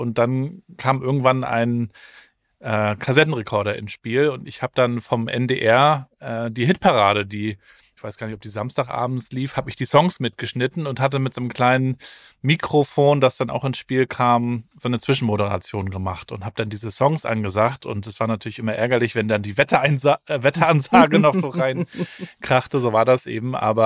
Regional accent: East Germany, Germany; Ich bin ja in der DDR aufgewachsen, da war das ja nicht so dolle mit der Welt sehen.

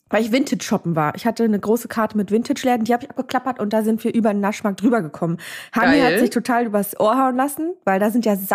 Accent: Berlin, Germany; Ich als Berlinerin sieze ja niemanden mehr.

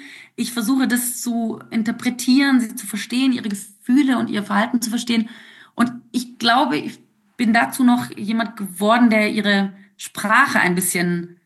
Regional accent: Germany; also born or lived in South America; Geboren bin ich in Südamerika. Meine Eltern waren dort Lehrer und dort war ich meine ersten 5 Jahre. Und dann sind wir zurück sozusagen nach Deutschland. Da war ich noch ganz klein, da war ich 5

